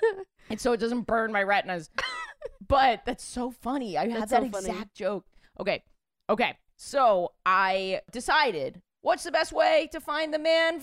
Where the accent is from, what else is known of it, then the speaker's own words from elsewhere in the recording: New York, United States; because I'm born and raised in New York.